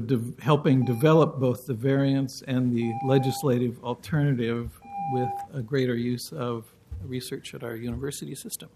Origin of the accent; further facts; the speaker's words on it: Portland, Oregon, United States; from Southeast Portland.